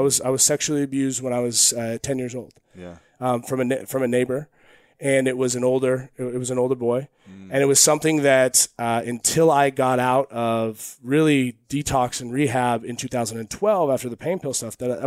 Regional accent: Eugene, Oregon, United States; I grew up in Eugene, Oregon.

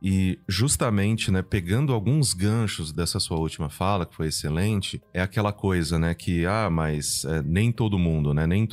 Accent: São Paulo, Brazil; moved away as an adult; eu fui criado no interior de São Paulo. Então, eu sou caipira. E eu falo isso com receio algum. Quando eu vim para São Paulo, quando eu tinha meus 19 anos

